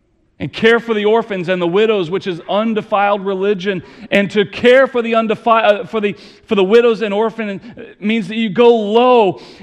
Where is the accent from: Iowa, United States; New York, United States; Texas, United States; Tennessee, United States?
Texas, United States; you know, I was raised in Texas. You're here in the Midwest. Now I'm in the Midwest.